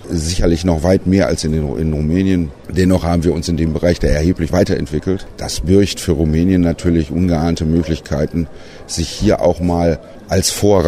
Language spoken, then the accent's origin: German; North Rhine-Westphalia, Germany; Ich komme persönlich aus dem Raum Münsterland, das am Rande des Ruhrgebiets liegt.